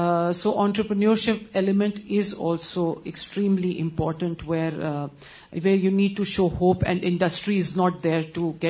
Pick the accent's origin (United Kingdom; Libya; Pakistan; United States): Pakistan; from Pakistan.